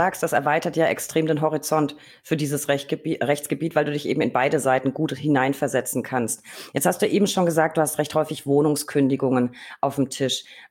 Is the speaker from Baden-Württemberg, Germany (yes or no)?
no; Berlin, Germany; jetzt muss ich als Berliner natürlich fragen